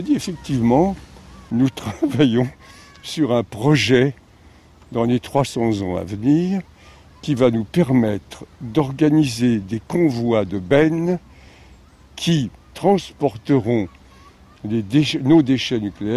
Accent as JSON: {"language": "French", "region": "Brittany", "country": "France", "accent": "Breton", "said": "je retrouve mon accent breton d'origine"}